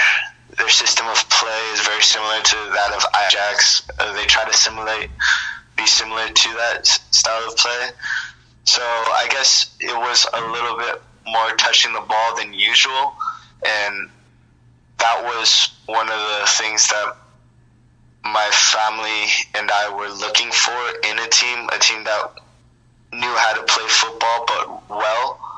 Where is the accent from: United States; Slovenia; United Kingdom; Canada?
United States; Nevada; born there; I was born in Nevada, and I studied late.